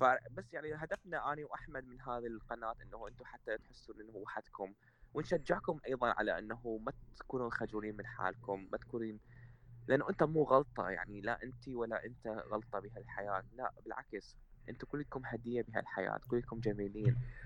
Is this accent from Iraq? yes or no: yes; Iraq; born there; also born or lived in Syria; انا كشخص يعني من ولدت بالعراق وعشت فترة بسوريا ايام بجنت يعني شاب صغير مراهق،